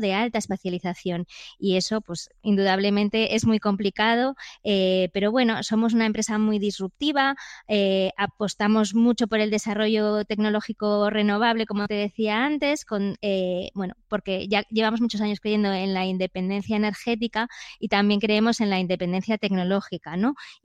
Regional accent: A Coruña, Galicia, Spain; yo, por ejemplo, soy de Coruña, que es una ciudad muy vibrante, ¿no? Y muy atractiva

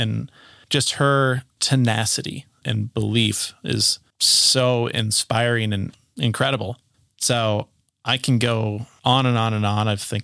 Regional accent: Littleton, Colorado, United States; Like, I grew up in Littleton, Colorado, you know, and I feel like you can easily continue to have the mindset of a small town.

